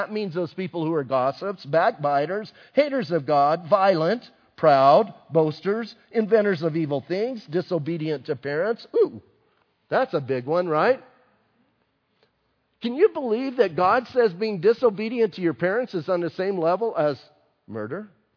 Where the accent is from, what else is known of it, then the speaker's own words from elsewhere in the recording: Bisbee, Arizona, United States; I'm from Bisbee, remember?